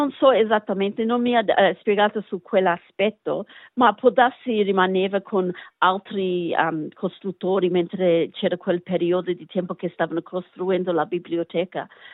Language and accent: Italian; Australia; accent: Australian; Italian is a second language; io capisco molto bene il napoletano, lo posso parlare abbastanza bene, ma il fatto che l'ho imparato quando ero più grande vuol dire che io ho un accento australiano, come quando parlo italiano.